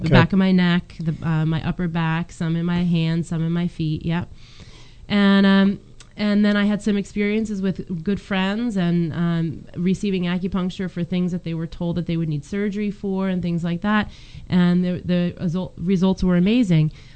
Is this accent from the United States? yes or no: yes; New Jersey, United States; No, I was born and raised in Hunterdon County and went to high school here.